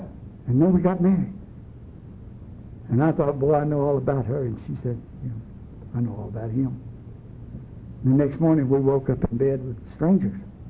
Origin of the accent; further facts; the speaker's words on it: LaGrange, Georgia, United States; See, I grew up in Georgia, in LaGrange, Georgia, in a Southern Baptist church. It was at the end of our street.